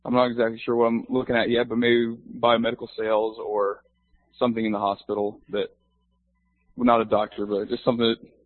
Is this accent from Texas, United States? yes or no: no; Lewisburg, Kansas, United States; So I'm from Lewisburg, Kansas.